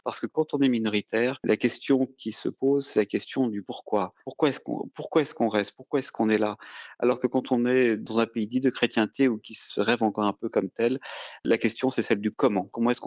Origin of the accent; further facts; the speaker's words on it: Nice, Provence-Alpes-Côte d'Azur, France; also born or lived in Monaco; je suis par ma mère méditerranéen, je suis de Nice et de Monaco, et j'ai passé tous les Noëls chez mes grands-parents maternels